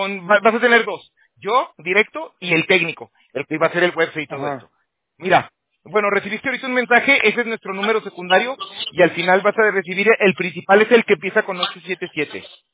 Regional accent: Aguascalientes, Mexico; Es que yo vengo de Aguascalientes también.

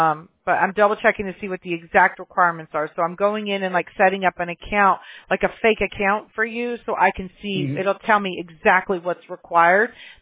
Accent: Mobile, Alabama, United States; born there; I was born in Mobile, Alabama, and I have a ton.

